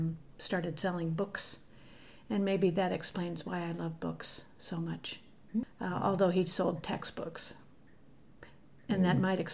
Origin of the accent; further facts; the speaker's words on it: St. Louis, Missouri, United States; also born or lived in Denver; I grew up in St. Louis. I was actually born in Denver, but my parents moved then from Denver back home to Brooklyn, where my next two brothers were born.